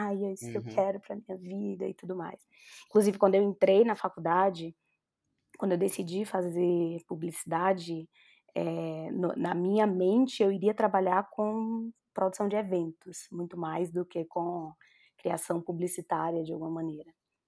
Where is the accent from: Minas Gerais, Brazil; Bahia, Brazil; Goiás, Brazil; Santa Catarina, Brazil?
Bahia, Brazil; eu sou baiana e não sou soteropolitana, eu sou baiana do interior da Bahia, sou do Recôncavo Baiano.